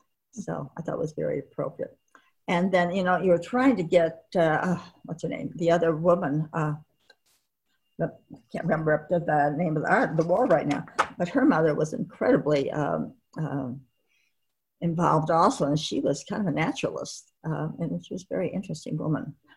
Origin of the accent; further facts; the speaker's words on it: Illinois, United States; moved away; As I said, we grew up in Illinois, but I moved out here first, and then my parents followed me, so they lived kind of across the street from me.